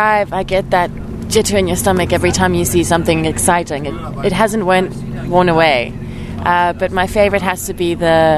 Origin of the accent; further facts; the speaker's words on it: South Africa; now in Caribbean; Also, I'm a South African in the Caribbean.